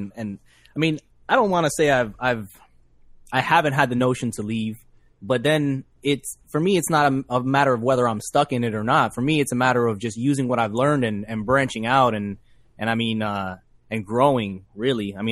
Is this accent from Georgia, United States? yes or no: no; Orlando, Florida, United States; moved away; growing up in Orlando and everything. I learned a lot in Orlando, man, and I'm glad that I've left, and I learned a lot more outside. That's definitely my home, man.